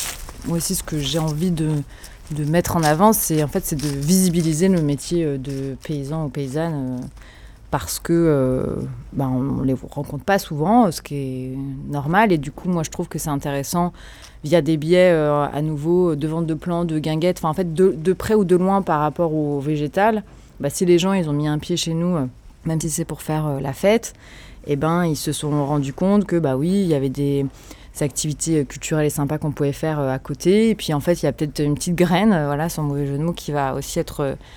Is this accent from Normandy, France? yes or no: no; Nantes, Pays de la Loire, France; je suis nantaise et je suis maraîchère